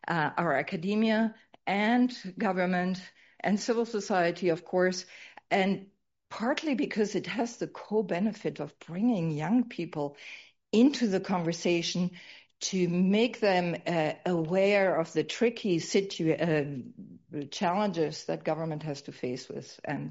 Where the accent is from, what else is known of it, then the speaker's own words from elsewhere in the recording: Germany; And I'm from Germany originally.